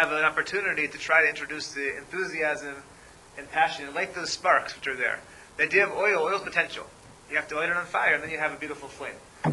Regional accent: Atlanta, Georgia, United States; I grew up in Atlanta.

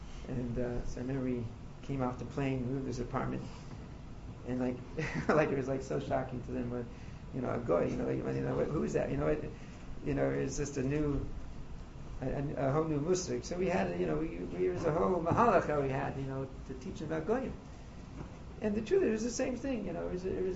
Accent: Kansas City, Missouri, United States; I mean, growing up in Kansas City, you know, we had our own little baseball team and everything.

